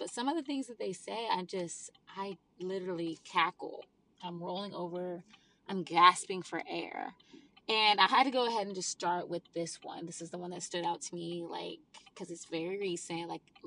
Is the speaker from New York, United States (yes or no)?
no; South Carolina, United States; So just lay it on me, you know, because I'm from South Carolina.